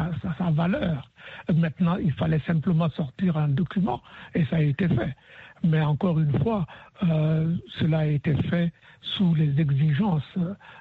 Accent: Burkina Faso; Je ne m'énorgueillis pas en tant que Burkinabé

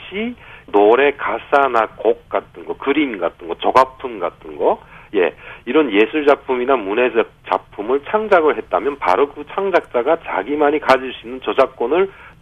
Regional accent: North Korea; 그 북한에서 온 저에게는

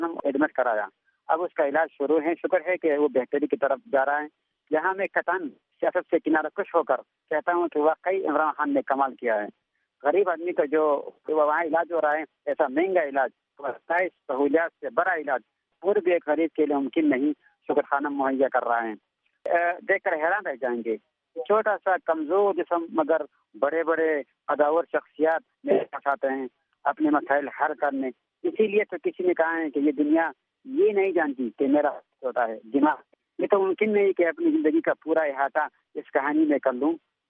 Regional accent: Khyber Pakhtunkhwa, Pakistan; میرا تعلق پاکستان کے خیبر پختونخوا کے ضلع بڑگرام کے خوبصورت گاؤں کنے سے ہے.

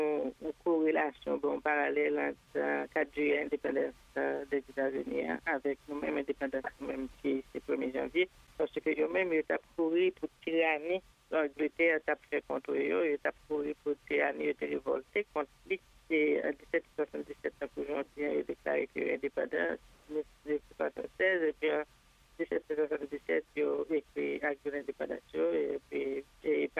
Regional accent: Haiti; now in United States; En tant que Haïtienne qui est naturalisée l'américaine

